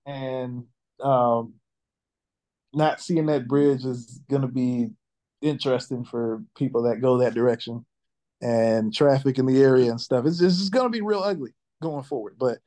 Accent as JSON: {"language": "English", "region": "Maryland", "country": "United States", "said": "I'm from Maryland, went to college in Baltimore, so Baltimore is like a second home to me."}